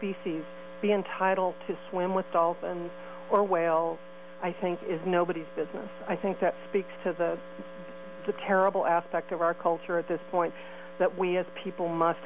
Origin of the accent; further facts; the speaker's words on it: California, United States; I'm the daughter of a sports fisherman. Everything in the water excites me. I grew up here in the Bay Area.